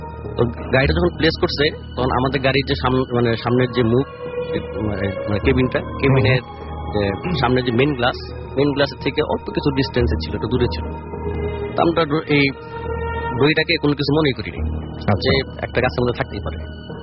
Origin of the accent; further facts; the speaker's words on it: Dhaka, Dhaka Division, Bangladesh; আমি আসছি যাত্রাবাড়ি ধোলাইপাড় থেকে।